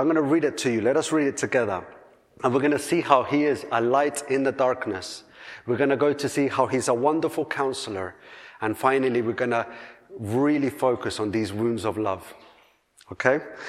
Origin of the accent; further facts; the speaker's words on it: Colombia; I come from Colombia